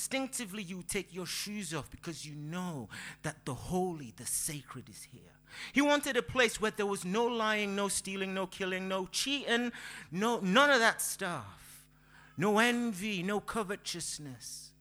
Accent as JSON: {"language": "English", "country": "Nigeria", "said": "Now, I am married to a Bulgarian, so, and I am Nigerian, so nothing against intermarriage, I'm just saying."}